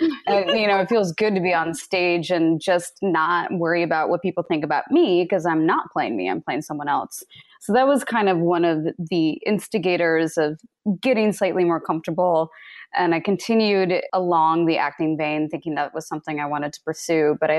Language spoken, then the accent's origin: English; Kansas, United States; So I grew up in Kansas and I am the daughter of two very amazing parents.